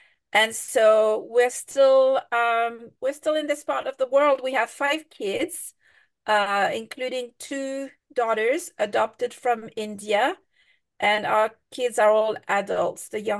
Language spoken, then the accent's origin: English; France; moved away as an adult; now in London, United Kingdom; I'm French. I grew up in France in a totally non-religious family. And then I moved to London at the age of 21.